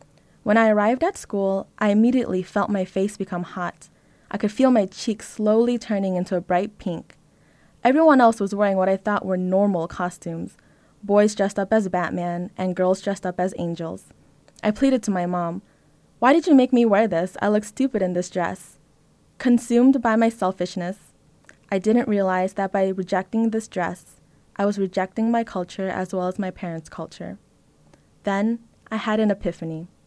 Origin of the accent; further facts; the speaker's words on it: United States; Born and raised in America, I wasn't accustomed to the Korean traditions my parents tried to introduce to me.